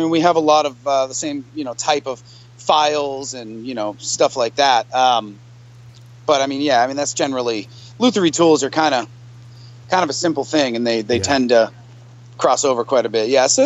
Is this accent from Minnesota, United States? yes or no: no; Boston, Massachusetts, United States; moved away as an adult; Well, I'm originally from the Boston area. I lived there till I was about 30.